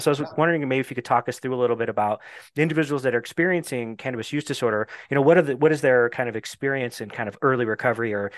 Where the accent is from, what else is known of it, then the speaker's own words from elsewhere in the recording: Phoenix, Arizona, United States; I'm from Phoenix, Arizona. And so meth was a big deal.